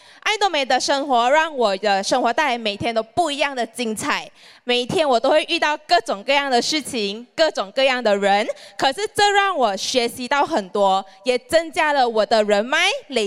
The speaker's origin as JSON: {"language": "Chinese", "town": "Johor Bahru", "region": "Johor", "country": "Malaysia", "said": "因为我是来自柔佛新山，经常被问到为什么不要去新加坡赚取3.5倍的薪水哦。"}